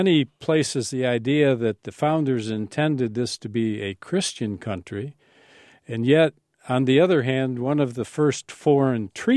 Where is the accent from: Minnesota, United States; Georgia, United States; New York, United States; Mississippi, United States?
New York, United States; Rochester; I grew up in Rochester, New York. I was an inner city kid